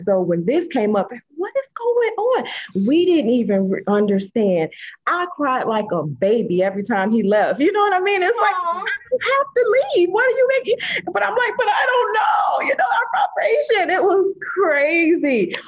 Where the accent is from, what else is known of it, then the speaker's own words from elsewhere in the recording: Florida, United States; now in Atlanta, United States; I'm from Florida, but I'm in Atlanta.